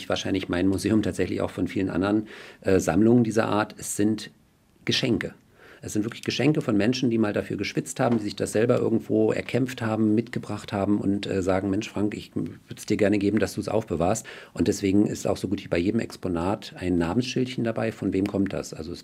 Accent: Schwerin, Mecklenburg-Vorpommern, Germany; auch in meiner Heimatstadt Schwerin durchführte

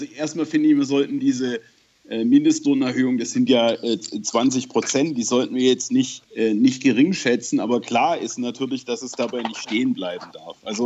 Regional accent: Tübingen, Baden-Württemberg, Germany; Ich selber bin aus Tübingen. Das ist eine der teuersten Städte Deutschlands.

